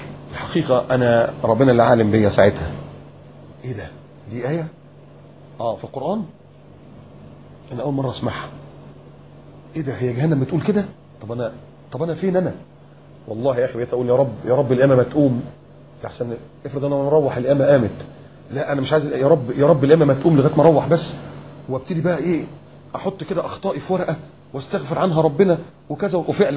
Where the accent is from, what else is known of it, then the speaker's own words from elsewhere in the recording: Upper Egypt, Egypt; born there; يعني والدي صعيدي وانت عارف الصعيدة يعني ايه، انا صعيدي برضو يعني اتولدت في الصعيد بس ما اعرفش فين الجرجة اللي انا اتولدت فيها دي.